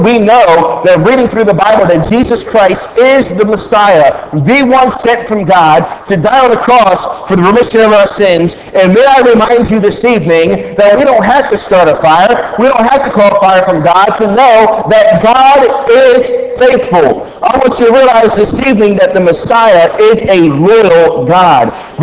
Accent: Baltimore, Maryland, United States; I'm from Baltimore, by the way, in case you didn't know that.

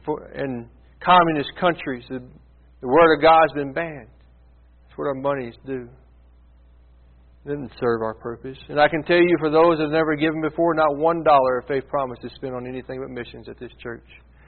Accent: Princeton, Kentucky, United States; from my hometown of Princeton, Kentucky.

